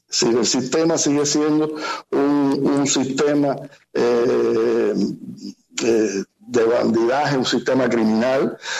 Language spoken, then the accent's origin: Spanish; Cuba; moved away; Yo aprendí música después que me fui de Cuba.